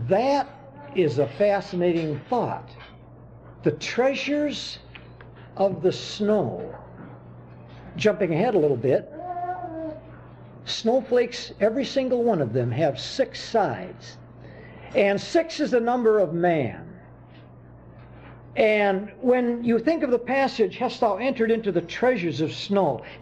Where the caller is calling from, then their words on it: Trempealeau, Wisconsin, United States; Trempealeau, Wisconsin.